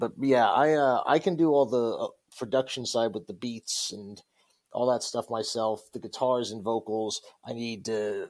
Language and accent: English; Bayonne, New Jersey, United States; also born or lived in Bergen County; Born and raised. I grew up in North Jersey. I was in Bayonne until kindergarten, then moved to Bergen County, as far north as you can get.